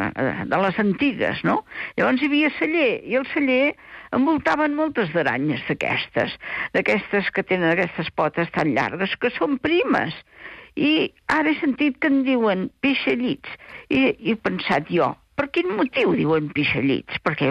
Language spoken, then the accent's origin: Catalan; Esparreguera, Catalonia, Spain; now in Barcelona, Spain; jo sóc filla d'Esparreguera, com alguna vegada he dit.